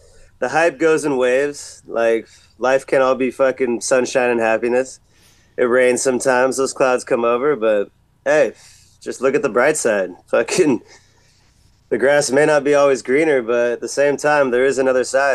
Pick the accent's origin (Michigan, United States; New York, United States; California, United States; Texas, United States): California, United States; San Diego; Growing up in San Diego, having fucking sunshine.